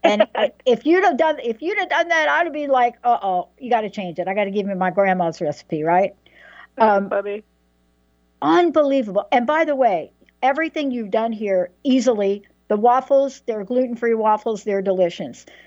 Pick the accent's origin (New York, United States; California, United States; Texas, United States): New York, United States; Bronx; Uncle Ralph in the Bronx, we're from the Bronx, gardening, growing fresh pear trees, like in the Bronx, fresh herbs, fresh everything, and unbelievable food.